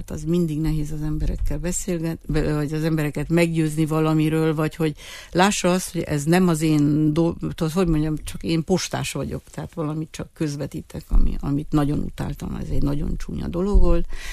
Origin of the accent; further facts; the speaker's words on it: Arad, Arad County, Romania; én jól tudok románul, mert aradi vagyok, és Temesváron végeztem az egyetemet